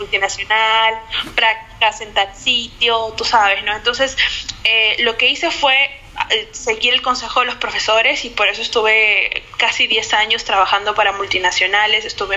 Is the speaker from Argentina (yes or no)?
no; Peru; yo me crié en una zona de Perú, que es una zona bastante popular desde un punto de vista que es una zona de muchos inmigrantes, gente que venía del interior del país.